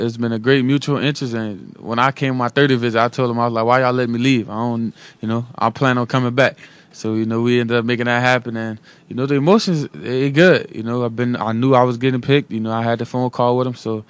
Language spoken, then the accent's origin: English; Opelousas, Louisiana, United States; Just growing up in Louisiana, man. Just being a kid from Opelousas that didn't quit on his dream.